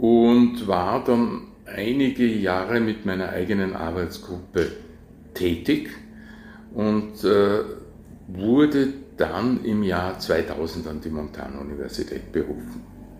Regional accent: Salzburg, Austria; Ja, ich bin gebürtiger Salzburger und bin Realgymnasium in Salzburg, also in die Schule gegangen.

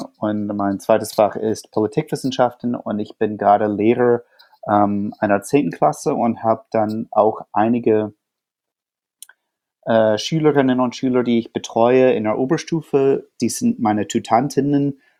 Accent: United States; German is a second language; now in Berlin, Germany; Ich bin ursprünglich aus den USA, genau.

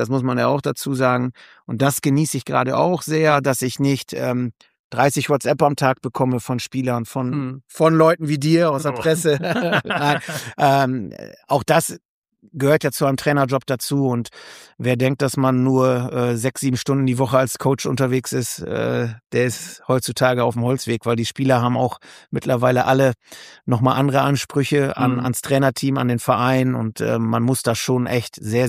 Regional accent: Hopsten, North Rhine-Westphalia, Germany; Er kommt aus Hobsten, ich komm aus Hobsten.

